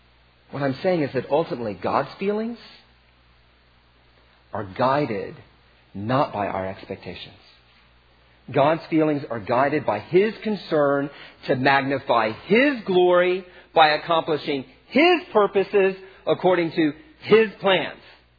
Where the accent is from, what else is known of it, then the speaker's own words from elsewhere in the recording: East Coast, United States; now in Pacific Northwest, United States; I understand that, you know, I'm from the East Coast where we're all cold and hard and emotionally repressed. I get that. And that I've moved to the West Coast, and not just anywhere on the West Coast, but the Pacific Northwest